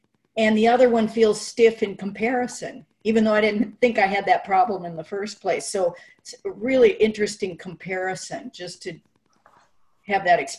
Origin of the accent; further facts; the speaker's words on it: Vashon Island, Washington, United States; I'm from Vashon Island in Washington State.